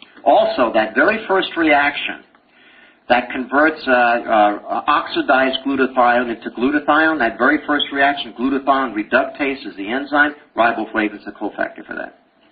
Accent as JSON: {"language": "English", "town": "Uniondale", "region": "New York", "country": "United States", "tie": "born or raised there", "also_born_or_lived": "Brooklyn", "accent": "Brooklyn", "said": "Well, I came from Brooklyn. I was born Prospect Park, 1943. Whoa. And I lived in Uniondale, Long Island, till I was 18. So I can talk Brooklynese anytime I want."}